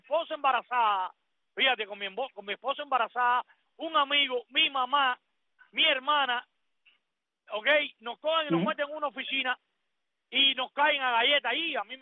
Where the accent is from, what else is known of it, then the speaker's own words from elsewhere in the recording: Cuba; moved away; a los 4 meses, el día 26 de diciembre, yo me fui de Cuba. Yo me tiré en balsa